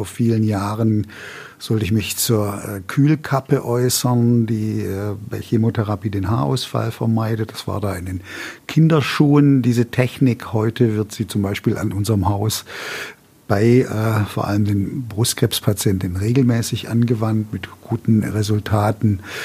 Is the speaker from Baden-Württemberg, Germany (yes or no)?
yes; Baden-Württemberg, Germany; moved away as an adult; now in Bochum, Germany